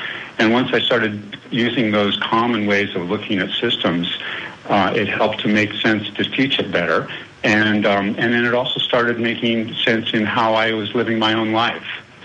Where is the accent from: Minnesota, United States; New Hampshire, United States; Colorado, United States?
Colorado, United States; since I was very young and growing up in Colorado in the mountains and really enjoying the outdoors